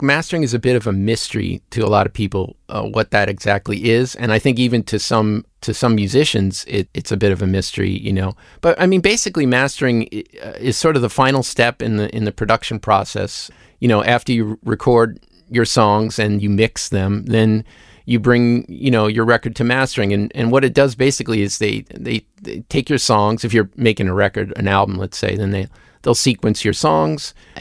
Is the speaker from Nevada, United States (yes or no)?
no; Queens, New York, United States; Well, I grew up in Queens, spent a little time in Long Island, but not much, mostly in Queens.